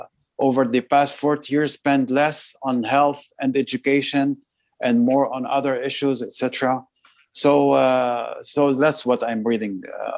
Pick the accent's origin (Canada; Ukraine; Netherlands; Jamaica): Canada; because I'm Canadian first and foremost